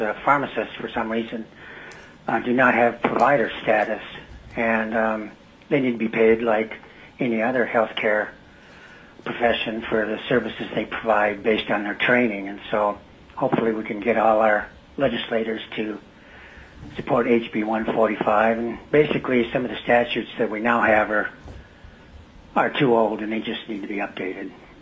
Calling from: Palmer, Alaska, United States; I'm calling from Palmer, and I had a small office pharmacy in Wasilla

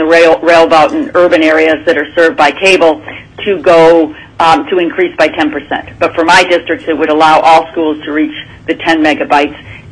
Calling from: Point Hope, Alaska, United States; the school I'm sitting in today, Point Hope, I'm calling from Point Hope, Alaska

